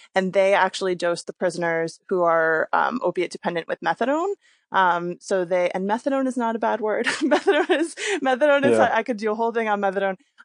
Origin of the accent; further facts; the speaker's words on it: United States; So we're definitely as a culture, as an American culture, we're definitely a lot, a lot more shame-based in terms of addiction.